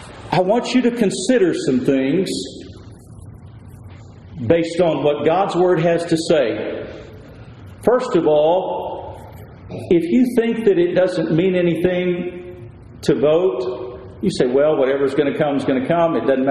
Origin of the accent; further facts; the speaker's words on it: the South, United States; I grew up in the South. My grandparents grew up in the Depression, in the 20s, in the 30s.